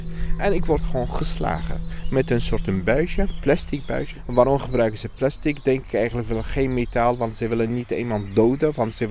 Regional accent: Damascus, Damascus Governorate, Syria; now in Netherlands; Ik kom oorspronkelijk uit Damascus, Syrië, hoofdstad. Precies ben ik hier in Nederland 4 jaar en 7 maanden.

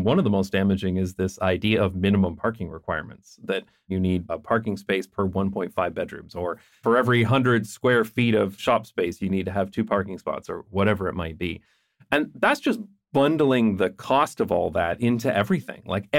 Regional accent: London, Ontario, Canada; And I certainly see that in my hometown of London, Ontario.

